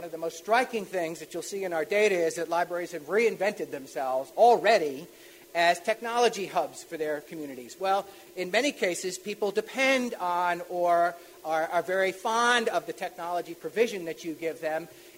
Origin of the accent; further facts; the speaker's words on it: New York, United States; born there; because as you can tell, I'm a native Northeasterner. I'm a New Yorker by birth.